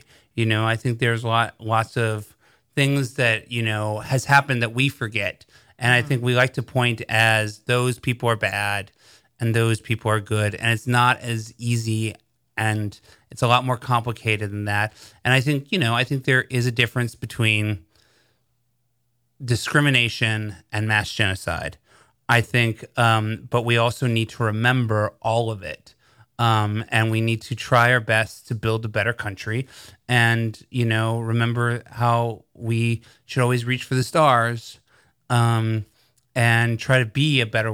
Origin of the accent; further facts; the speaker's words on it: United States; And as American, I'm very ashamed of that.